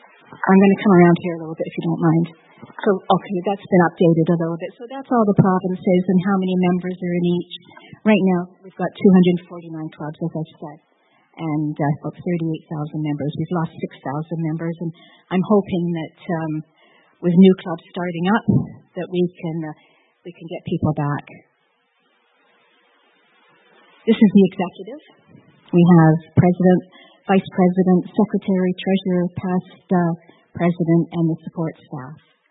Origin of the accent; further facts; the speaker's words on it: Bradford, Yorkshire and the Humber, United Kingdom; I didn't know how to put Bradford in there, so I'm from Bradford.